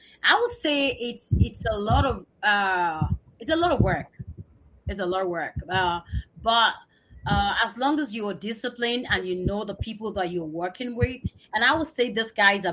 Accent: Lagos, Nigeria; And I grew up in Lagos. And when you grow up in Lagos, it's like living in San Francisco or living in New York, where you have different, or living in Oakland, diverse culture and tribes living together.

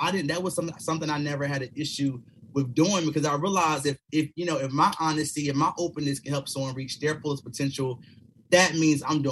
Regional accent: Kinston, North Carolina, United States; I'm originally from Kinston, North Carolina, originally, so East Coast. And so when I was younger, you know, I grew up in a small town, single-parent home.

